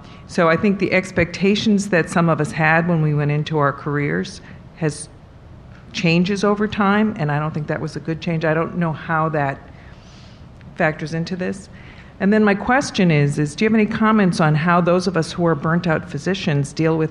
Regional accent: Philadelphia, Pennsylvania, United States; I'm from Philadelphia.

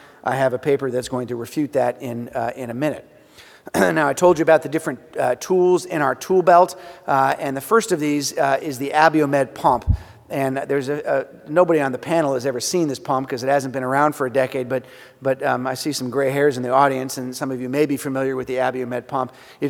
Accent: Michigan, United States; This is the Mackinac Bridge in my home state of Michigan

